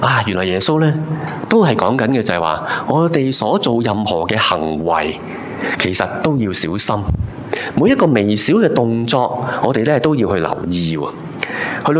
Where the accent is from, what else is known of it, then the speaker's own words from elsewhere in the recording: China; 又用回我们中国人一句说话呢，可能大家就会明白的了